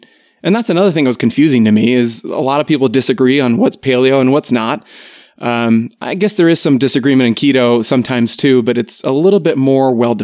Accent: Maryland, United States; moved away as an adult; We both grew up on the East Coast. She's from South Carolina, and I am from Maryland. We've been living in Utah now just for a few months

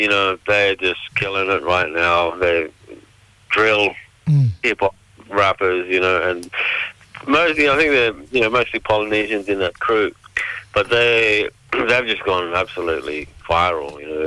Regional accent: Gabba Gabba, Papua New Guinea; I am from Gabba Gabba village.

